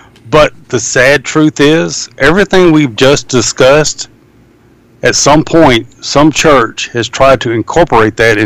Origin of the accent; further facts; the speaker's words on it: the South, United States; I've been exposed to quite a few growing up in the South within the Southern Baptist Convention